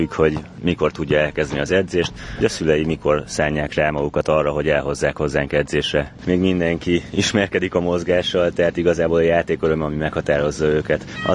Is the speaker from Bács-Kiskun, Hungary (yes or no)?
yes; Baja, Bács-Kiskun, Hungary; born there; abban a térségben, ahol én születtem Baján